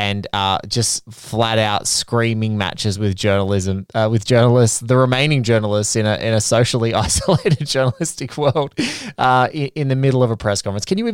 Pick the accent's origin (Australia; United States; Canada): Australia; And so as an Australian looking at a film that's set in Washington from very far away